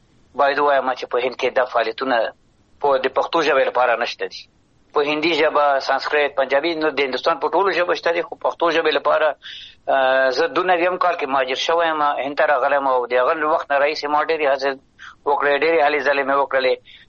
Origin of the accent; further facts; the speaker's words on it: Afghanistan; ځکه هر چېرته هم افغانستان به ما سره وي، زه به د افغانستان سره یم.